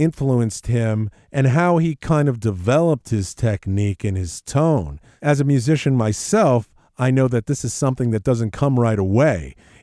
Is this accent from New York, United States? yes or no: yes; New York City, New York, United States; Growing up in New York City, I knew